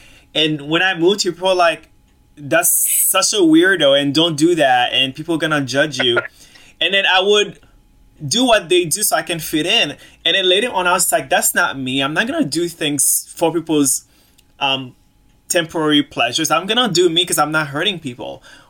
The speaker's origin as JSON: {"language": "English", "town": "Boston", "region": "Massachusetts", "country": "United States", "lives_now": "New York, United States", "said": "Yeah, I'm from Boston, but I live in New York now."}